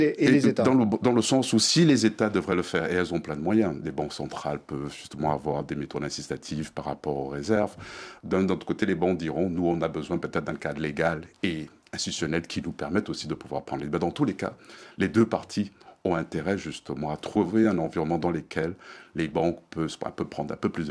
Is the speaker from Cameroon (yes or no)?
yes; Cameroon; Je suis camerounais, j'ai une maison, j'ai des activités économiques aussi au Cameroun, notamment dans l'agriculture.